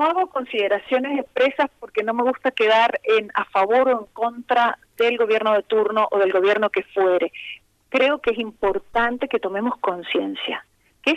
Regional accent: Mendoza, Argentina; tenemos que exigir como mendocinos, como argentinos, la toma de decisiones

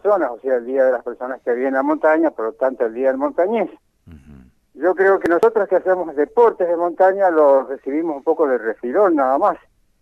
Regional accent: Mendoza, Argentina; born there; also born or lived in Córdoba; now in General Alvear, Argentina; Yo no soy de acá de Alvear, sino que nací en Mendoza, fui a estudiar a Córdoba, y por esas cosas de la vida, cuando termino de estudiar, no sabía dónde instalarme y me invitaron a visitar el sur de Mendoza y me gustó y aquí me quedé.

